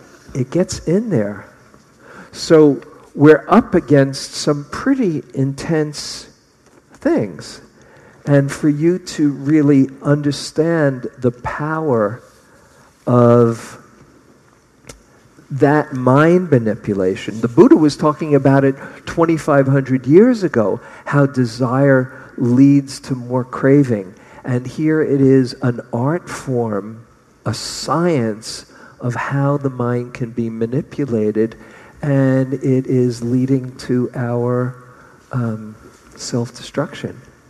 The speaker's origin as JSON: {"language": "English", "town": "Berkeley", "region": "California", "country": "United States", "said": "I live in the Bay Area. You know, I'm from Berkeley. You know, we're from Berkeley, you know, the height of critical thinking."}